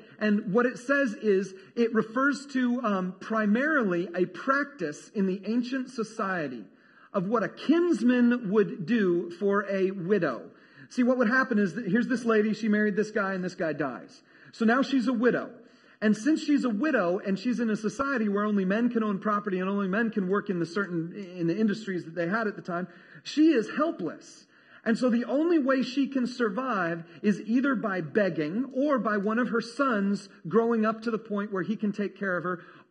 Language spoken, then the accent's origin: English; California, United States; When I was a kid, I was raised in California, and Coke cans and bottles in California have this phrase printed on the side of them that says California redemption value.